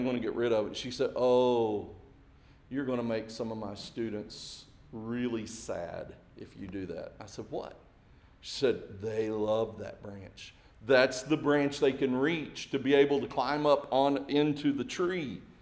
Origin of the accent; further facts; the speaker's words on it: Springdale, United States; We had a sweet gum tree in my front yard where I grew up in Springdale.